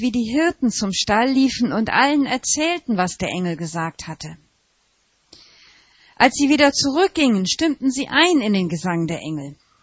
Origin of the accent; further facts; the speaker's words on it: Hamburg, Germany; Ich als Hamburgerin denke zum Beispiel an St. Nikolai.